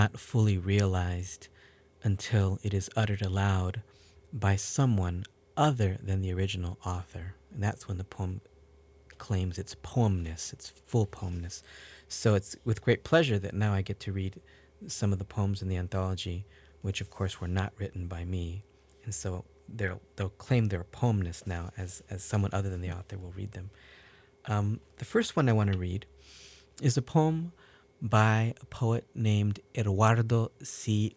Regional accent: San Francisco, California, United States; also born or lived in Madrid, Spain; I grew up in San Francisco and lived in Madrid, Spain for the better part of 10 years

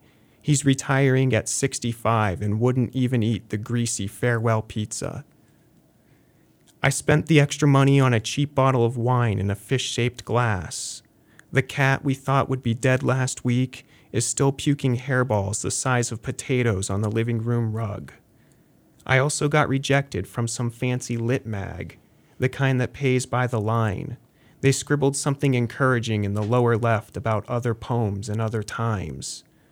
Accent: Johnstown, Pennsylvania, United States; I'm from Johnstown, and I certainly noticed from a young age that Johnstown is built on a hill, and I lived kind of near the bottom of that hill.

